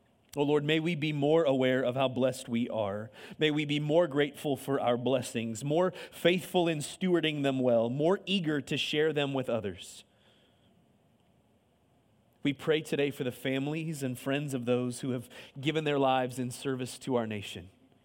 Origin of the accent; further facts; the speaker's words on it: Ohio, United States; I'm not from around here, y'all. I'm from Ohio.